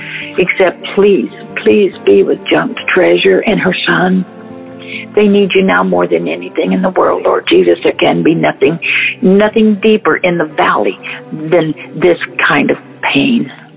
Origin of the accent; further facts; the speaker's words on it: Wilton, California, United States; from Wilton, California.